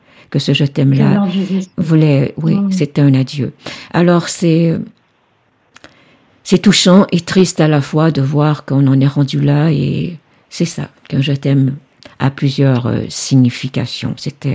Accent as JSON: {"language": "French", "country": "Canada", "said": "Et chez nous, au Canada, on a un gouvernement qui n'est pas majoritaire."}